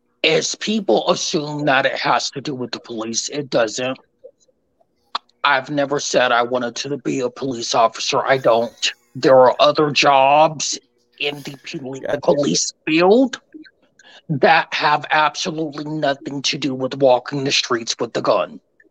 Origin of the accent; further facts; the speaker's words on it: Colorado, United States; I am from Colorado. I'll say that.